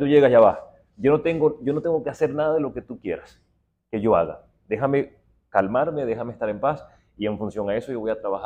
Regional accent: Venezuela; moved away; somos sencillamente venezolanos que han experimentado en otros lugares del mundo, pero que nuestra tierra sigue siendo como nuestra madre.

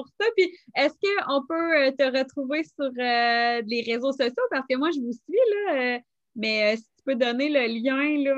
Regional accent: Saint-Tite, Quebec, Canada; de mon coin, de mon patelin, parce que moi, je viens de Saint-Tite.

